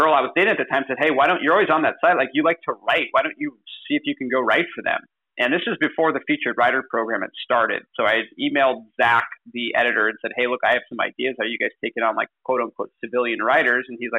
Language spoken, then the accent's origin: English; Seattle, Washington, United States; So I'm from Seattle originally, born and raised in West Seattle.